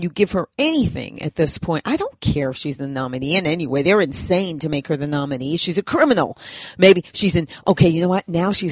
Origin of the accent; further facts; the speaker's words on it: United States; And as an American, I think all Americans that, you know, care about this country